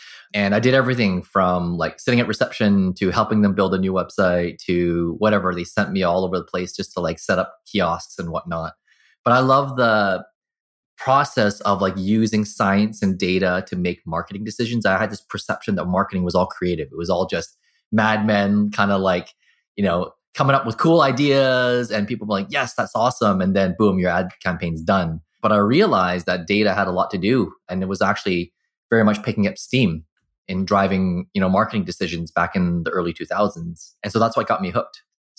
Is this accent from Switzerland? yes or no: no; Burnaby, British Columbia, Canada; also born or lived in Vancouver, Canada; they had me in the early 80s. And, you know, I grew up in Burnaby. So I was born in Vancouver, grew up in Burnaby, and, you know, spent much of my schooling in all of Burnaby.